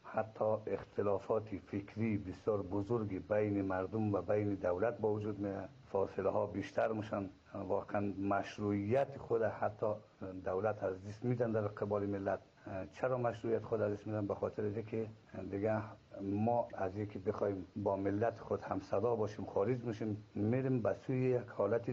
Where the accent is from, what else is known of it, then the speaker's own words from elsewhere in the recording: Afghanistan; ما خود ما افغانی هستیم، افغانستان خودش از خود فرهنگ دارد